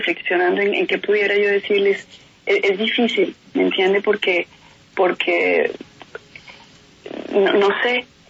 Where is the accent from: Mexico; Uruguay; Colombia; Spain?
Colombia